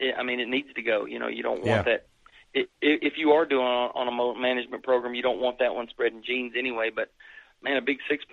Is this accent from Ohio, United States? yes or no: yes; Ohio, United States; born there; I mean, I was born in Ohio, but, and I, you know, we have to travel up there